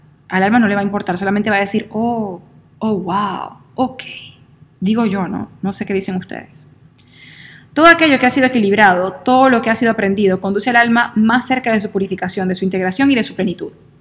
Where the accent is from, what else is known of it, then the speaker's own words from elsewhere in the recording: Zulia, Venezuela; que soy latina y que soy maracucha